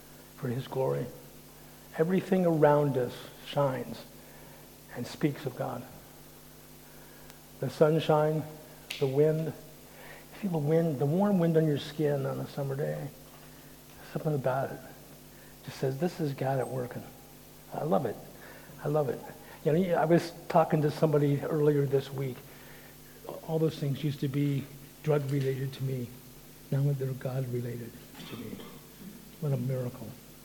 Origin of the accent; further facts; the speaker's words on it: Los Angeles, California, United States; I mean, I grew up in the Los Angeles area. It's busy, but it's not quite like London.